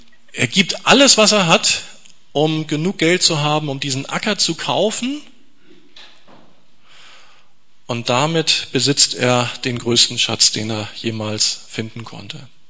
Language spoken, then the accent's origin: German; Kiel, Schleswig-Holstein, Germany; Und ich bin in die Pfingstgemeinde gekommen in dieser Zeit in Kiel, wo ich aufgewachsen bin.